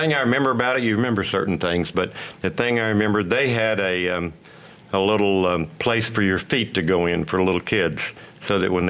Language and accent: English; Houston, Texas, United States; Yeah, I was born in Houston. I've lived here all my life.